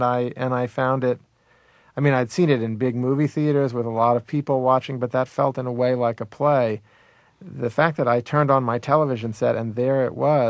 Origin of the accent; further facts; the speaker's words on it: the South, United States; I sort of substituted it by being a Southerner.